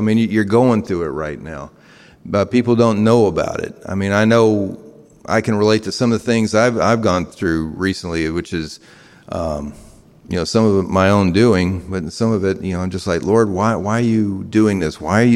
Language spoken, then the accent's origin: English; Tennessee, United States; I grew up basically on President's Island working down there.